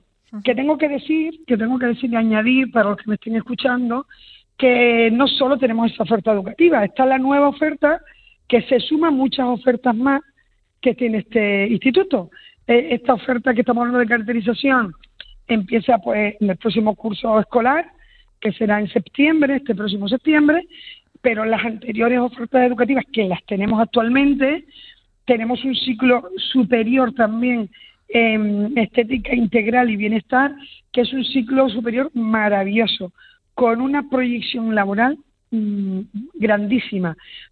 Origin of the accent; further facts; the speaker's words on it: Canary Islands, Spain; a nosotros como buenos canarios, pues deberíamos de tener materia prima preparada para ofertar a todas aquellas productoras que lleguen a las islas